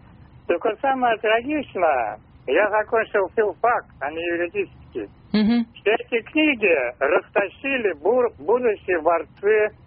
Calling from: Leningrad Oblast, Russia; я звоню из Ленинградской области.

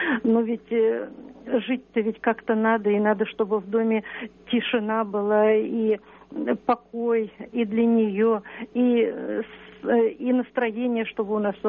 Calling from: Moscow, Russia; из Москвы.

